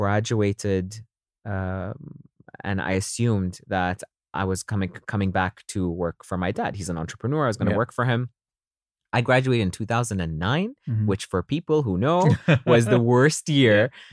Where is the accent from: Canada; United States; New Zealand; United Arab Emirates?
United Arab Emirates; Dubai; also born or lived in United Kingdom; So born and raised in Dubai.